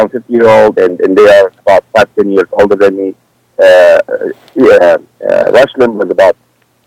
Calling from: Dearborn Heights, Michigan, United States; I'm from Dearborn Heights

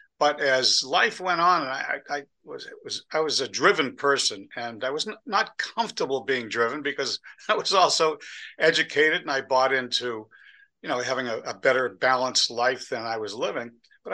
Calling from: Framingham, Massachusetts, United States; I am speaking from Framingham, Massachusetts, which is just west of Boston.

